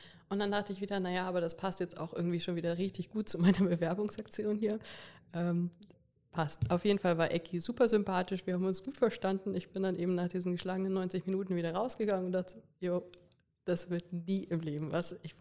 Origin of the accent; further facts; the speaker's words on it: Göttingen, Lower Saxony, Germany; now in Munich, Germany; Ich muss ja sagen, ich komme ja aus Göttingen